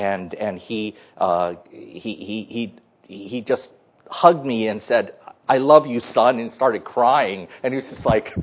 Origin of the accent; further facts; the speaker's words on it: United States; And growing up in the United States, I expected him to say that, but he never did.